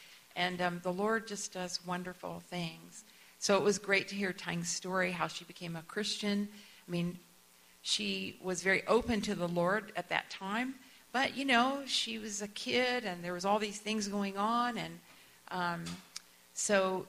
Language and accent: English; Kansas City, Midwest, United States; my home church, which is back in Kansas City, I'm a Midwesterner from the U.S.